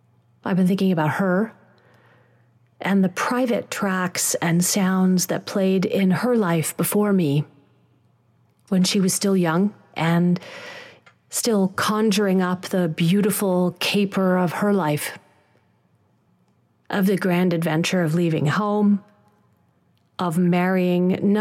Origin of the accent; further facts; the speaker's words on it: Pakistan; I mean, I'm Pakistani. South Asians know my provenance from a mile away as something to do with the shape of my nose and my moles